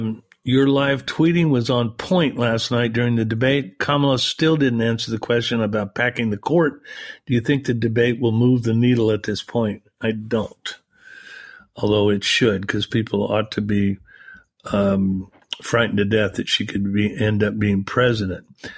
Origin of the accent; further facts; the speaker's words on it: Massachusetts, United States; I'm from Massachusetts.